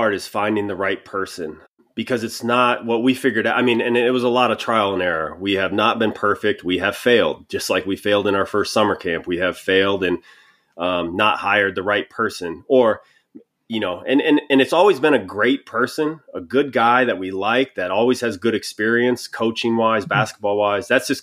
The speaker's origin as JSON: {"language": "English", "town": "Denver", "region": "Colorado", "country": "United States", "tie": "born or raised there", "said": "I had a guy I grew up with in Denver, Colorado, one of my best friends."}